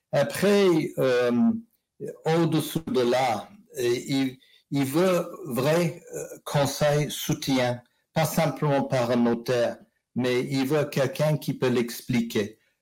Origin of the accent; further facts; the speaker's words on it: United Kingdom; accent: English; French is a second language; Moi, j'ai, vous écoutez mon petit accent anglais, et j'ai une carte de séjour de 10 ans